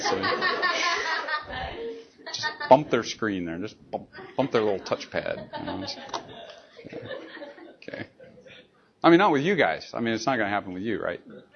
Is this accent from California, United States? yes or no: yes; Bakersfield, California, United States; see, I'm from Bakersfield, I can do that.